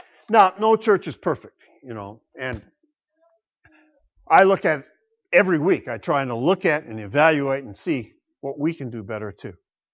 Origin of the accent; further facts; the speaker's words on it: Grand Rapids, Michigan, United States; Early in my Christian life, I almost joined a church in my hometown of Grand Rapids